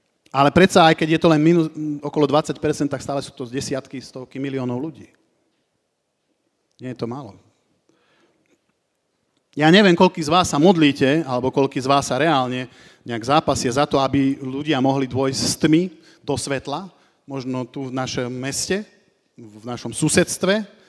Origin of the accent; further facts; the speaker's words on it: Banská Štiavnica, Banská Bystrica Region, Slovakia; Chod do miesta, kde si sa narodil. Chod do Banskej Štiavnice. Potrebujú ťa. A vrátil som sa do mesta, kde som žil.